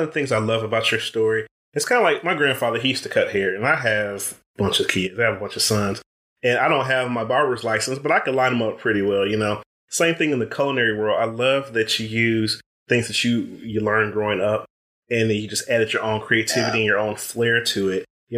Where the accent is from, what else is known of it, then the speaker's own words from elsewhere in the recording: Ohio, United States; I'm from the Midwest too, man, and my grandparents, one part of them from Carolina, the other part from Kentucky, but yeah, I was raised in Ohio